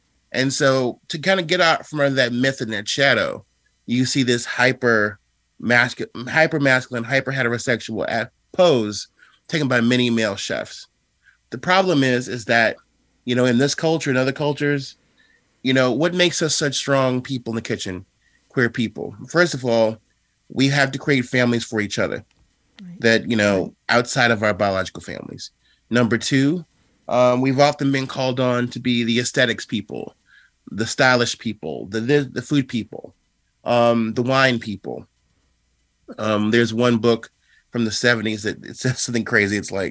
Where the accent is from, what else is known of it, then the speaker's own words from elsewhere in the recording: United States; how I am Jewish, how I am Black, how I am American, how I'm human.